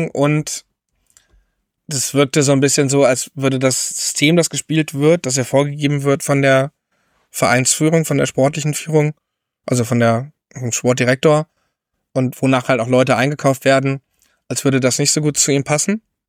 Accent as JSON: {"language": "German", "town": "Hanover", "region": "Lower Saxony", "country": "Germany", "said": "Ich komme ja, wie gesagt, aus Hannover."}